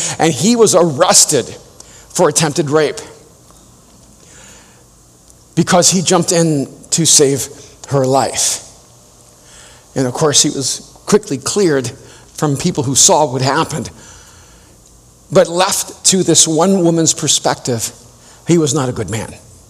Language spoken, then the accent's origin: English; Miami, Florida, United States; I have a friend named Mariano who, when we grew up in Miami, he was from Cuba.